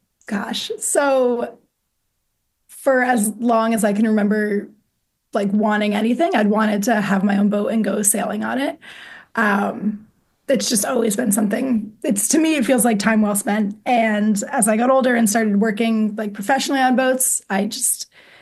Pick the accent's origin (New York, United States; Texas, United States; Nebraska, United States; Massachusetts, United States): Massachusetts, United States; Orleans; All right, I grew up on Cape Cod in Massachusetts, in Orleans, for anyone who knows the Cape.